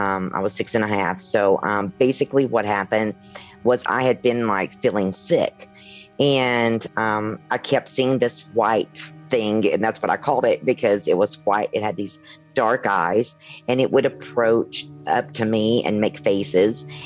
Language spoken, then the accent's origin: English; Tennessee, United States; Yes. I was raised in Tennessee.